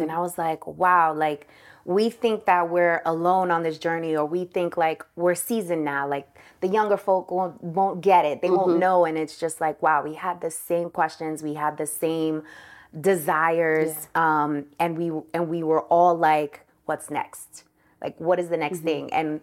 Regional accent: New York City, New York, United States; I think growing up in New York City has really helped me become an extrovert.

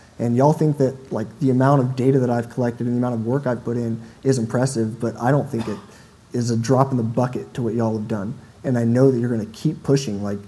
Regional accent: Arizona, United States; Like I'm from Arizona, if y'all don't know, so, like, driving up here was a 10-hour drive, and I loved it.

